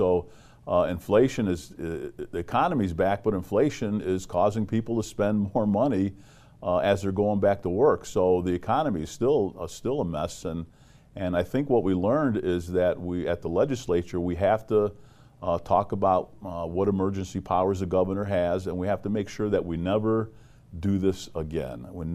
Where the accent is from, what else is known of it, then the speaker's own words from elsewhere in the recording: Detroit, Michigan, United States; moved away as an adult; now in Las Vegas, United States; So I grew up in Detroit, Michigan, graduated from Wayne State University.